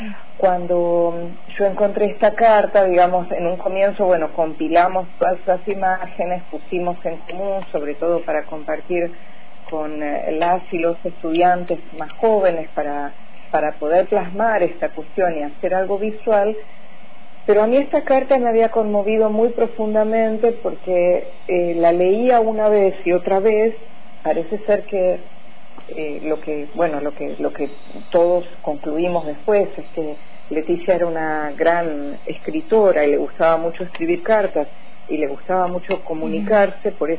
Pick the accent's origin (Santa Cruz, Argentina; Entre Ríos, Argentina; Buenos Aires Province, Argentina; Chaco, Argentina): Buenos Aires Province, Argentina; Vicente López; yo soy de Vicente López, de la provincia de Buenos Aires, y yo fui a la escuela